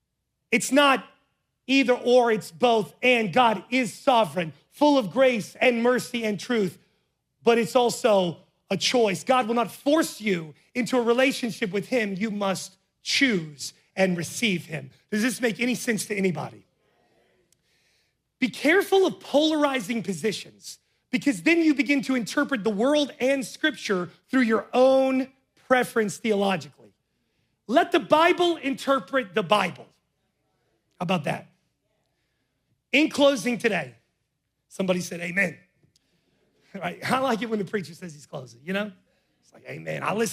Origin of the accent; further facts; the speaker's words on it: West Virginia, United States; I told you I'm from West Virginia